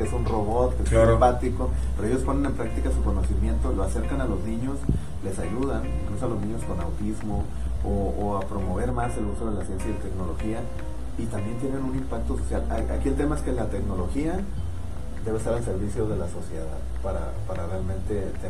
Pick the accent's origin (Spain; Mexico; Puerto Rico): Mexico; Ensenada, Baja California; yo soy egresado de la Autónoma de Baja California, en Ensenada, soy de allá